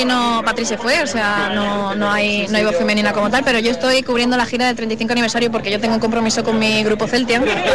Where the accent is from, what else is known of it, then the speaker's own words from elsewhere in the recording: Granada, Andalusia, Spain; yo soy de Granada, entonces me siento como en casa aquí